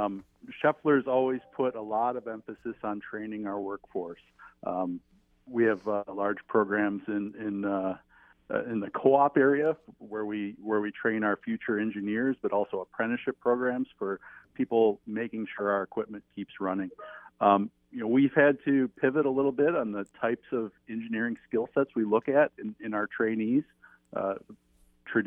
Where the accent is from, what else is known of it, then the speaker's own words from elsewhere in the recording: Michigan, United States; I'm actually from Michigan.